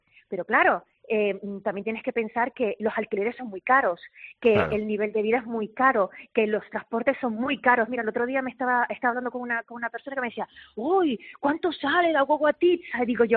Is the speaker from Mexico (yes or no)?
no; Canary Islands, Spain; yo soy española, pero soy tinerfeña, ¿no? Canaria y tinerfeña.